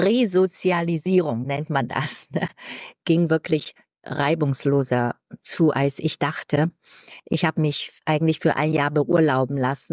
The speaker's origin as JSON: {"language": "German", "country": "China", "also_born_or_lived": "Germany", "second_language": "German", "said": "erstens ist es meine Heimat und ich habe in China auch meine neue Liebe gefunden und ich genieße mein privates Leben hier."}